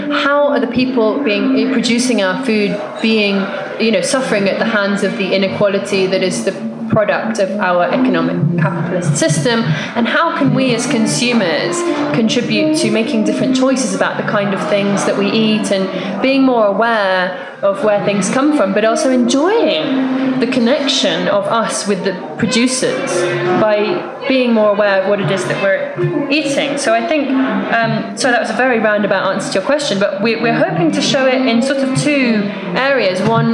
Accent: England, United Kingdom; now in Colombia; as a foreigner in Colombia, one of the first things that people ask me is, oh, so where are you from? Ah, England.

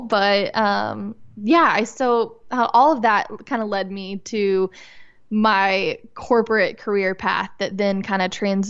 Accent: Arkansas, United States; also born or lived in Illinois; I was born in Illinois, practically raised my whole life in Northwest Arkansas

